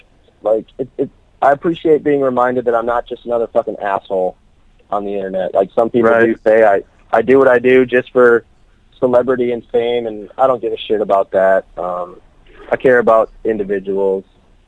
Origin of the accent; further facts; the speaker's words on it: Saint Paul, Minnesota, United States; now in Texas, United States; Yeah, I'm from St. Paul, man.